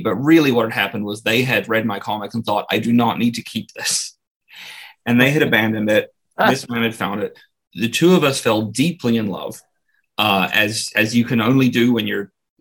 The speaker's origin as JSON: {"language": "English", "country": "New Zealand", "tie": "born or raised there", "moved": "as an adult", "said": "So I'm from New Zealand."}